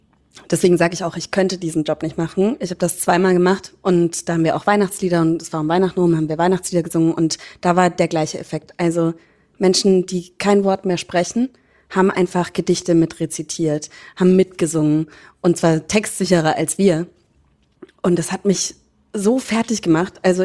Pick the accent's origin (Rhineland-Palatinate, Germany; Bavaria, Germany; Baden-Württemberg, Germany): Bavaria, Germany; ich komme ja aus Franken.